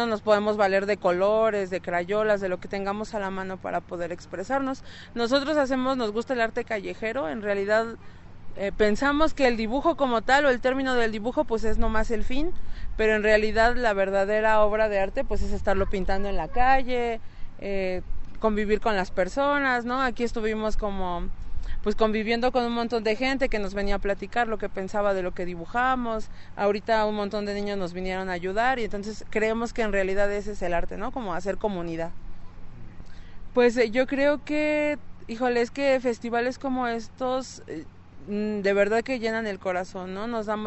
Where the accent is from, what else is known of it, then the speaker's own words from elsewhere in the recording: Mexico City, Mexico; venimos de la Ciudad de México